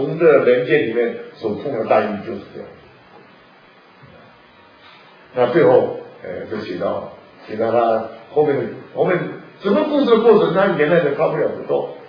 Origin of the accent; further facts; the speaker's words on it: Taiwan; 因为我是台湾人嘛